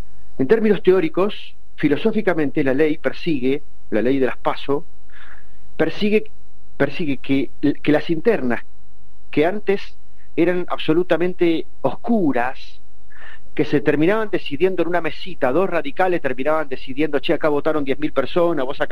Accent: Argentina; nuestra cultura como argentinos

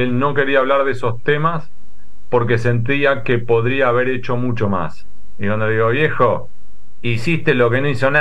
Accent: La Plata, Buenos Aires Province, Argentina; Pues soy nacido y criado en La Plata, soy pincharrata. También estudié Derecho en la ciudad de La Plata

